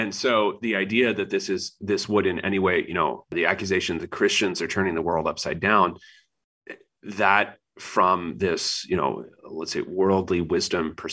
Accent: Appalachia, United States; Growing up in Appalachia, it's not like I ever sat there and thought, do I want to be Buddhist?

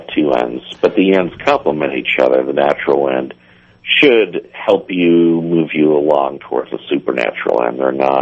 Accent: Massachusetts, United States; I'm actually in Rhode Island, but I'm from Massachusetts.

